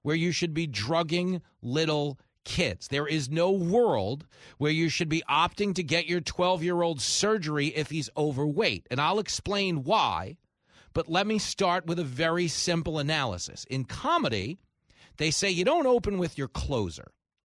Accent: East Coast, United States; I mean, I grew up on the East Coast, but I always romanticized it

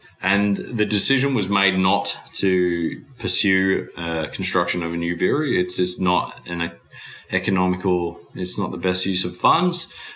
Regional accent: Byron Bay, New South Wales, Australia; born and raised in Byron Bay. We are so dedicated to our region. We're never going to leave.

